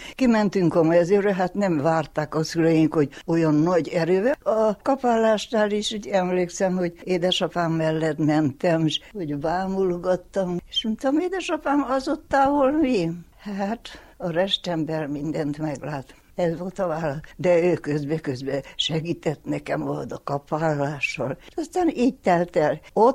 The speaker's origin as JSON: {"language": "Hungarian", "town": "Küküllődomb", "region": "Mureș County", "country": "Romania", "tie": "born or raised there", "said": "Dombon születtem, Kükölődombon. Fölműves szülők voltak a szüleim, és 4 gyerekük volt. És ott nőttünk fel."}